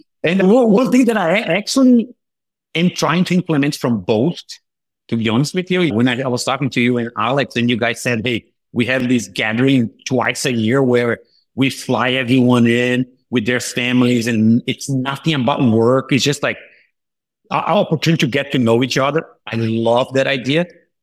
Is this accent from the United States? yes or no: no; Brazil; accent: Brazilian; English is a second language; No silos, though, I should say. That's my Brazilian accent coming through.